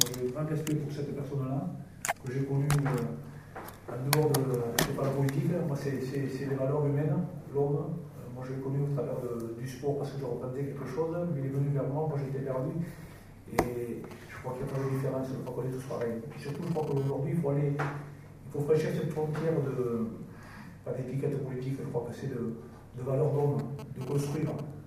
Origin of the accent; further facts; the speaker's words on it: Occitanie, France; cette vallée, j'y suis attaché parce que je ne l'ai jamais quitté. Je suis originaire de Belpoué, du Pictoy, de la Côte de Luz